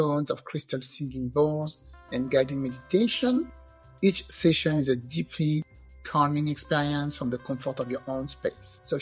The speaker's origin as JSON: {"language": "English", "country": "France", "tie": "born or raised there", "also_born_or_lived": "Germany / England", "second_language": "English", "moved": "yes", "lives_now": "United States", "said": "I grew up in France. Mm-hmm. Was born there and grew up there."}